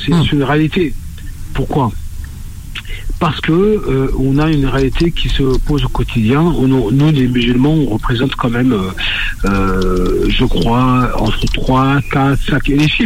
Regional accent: France; born there; je vais vous donner mon âge. J'ai 60 ans. Je suis né en France. Oui. Je suis franco.

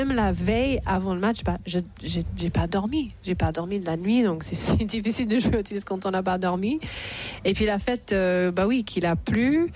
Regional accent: France; Roland-Garros, 94, j'avais 19 ans. En plus de ça, c'était Roland-Garros en tant que Française.

